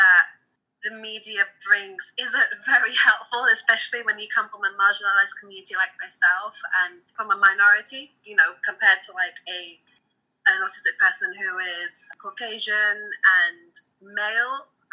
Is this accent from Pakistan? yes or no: yes; Pakistan; it took time to fully accept it, along with being Pakistani and being Muslim.